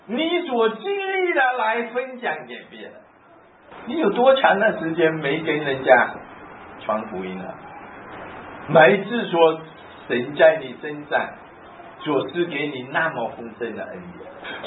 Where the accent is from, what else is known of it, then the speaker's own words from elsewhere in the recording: China; 我们中国人几千年的历史，5000多年的历史，我们很骄傲，中国人真的很骄傲